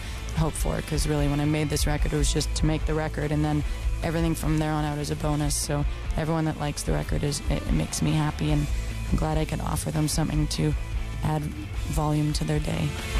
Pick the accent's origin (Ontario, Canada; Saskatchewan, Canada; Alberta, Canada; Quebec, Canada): Quebec, Canada; Montreal; the first show I ever played outside of my hometown of Montreal.